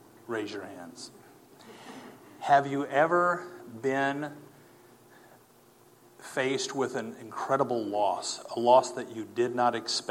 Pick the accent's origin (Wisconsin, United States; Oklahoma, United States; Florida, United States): Oklahoma, United States; Tulsa; also born or lived in Jay; I live in North Carolina, and I have been on the East Coast now for about 10 years. But I grew up in Tulsa and up in Jay, Oklahoma, where I graduated from